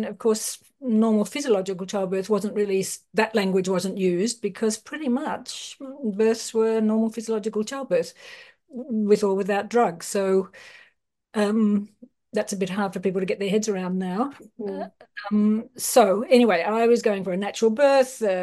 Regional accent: Australia; I mean, I'm Australian. My husband at that point was, so he's from England. That's how come we're over there having that baby. Came back here to Australia

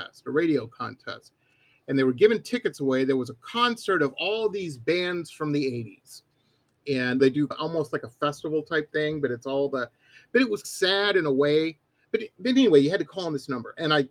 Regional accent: Detroit, Michigan, United States; I grew up in Detroit, the birthplace of techno music.

